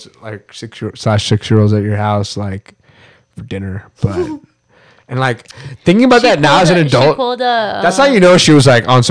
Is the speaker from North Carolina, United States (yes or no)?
yes; North Carolina, United States; also born or lived in India; And then we moved here when I was like 4 years old. But I've been basically in North Carolina the rest of my life. So I'm a Southern U.S. baby, like all accustomed to the Southern U.S. lifestyle.